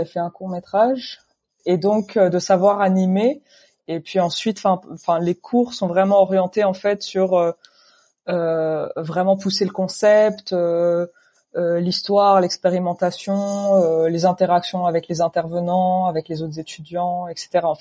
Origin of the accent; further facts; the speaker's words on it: Morocco; now in France; je suis née, j'ai grandi au Maroc.